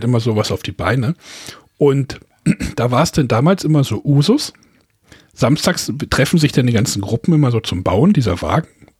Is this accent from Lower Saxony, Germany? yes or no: yes; Lower Saxony, Germany; Also, ich komme ja aus Südniedersachsen